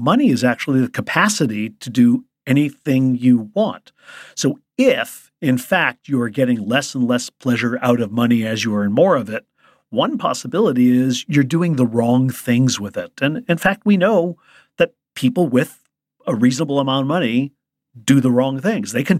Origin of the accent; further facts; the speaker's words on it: Chicago, Illinois, United States; I grew up in Chicago, and we bought this old derelict school bus